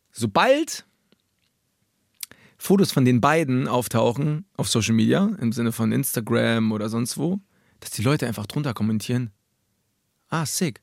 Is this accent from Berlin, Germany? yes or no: yes; Berlin, Germany; Du weißt, ich bin in Berlin aufgewachsen, Habibi.